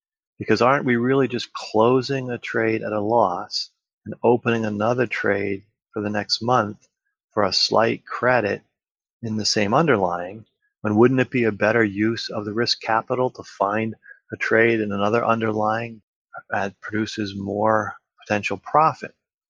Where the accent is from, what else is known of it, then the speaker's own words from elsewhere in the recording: New Jersey, United States; I'm from New Jersey, and I've been trading options since the end of 2017.